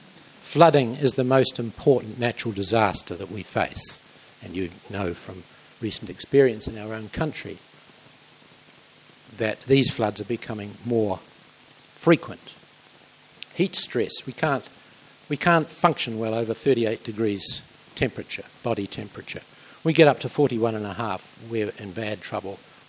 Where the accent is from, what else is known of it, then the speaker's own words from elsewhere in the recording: Dunedin, Otago, New Zealand; So I'm not from Gisborne, I'm from Dunedin, and where I used to go for my holidays was the Manuototo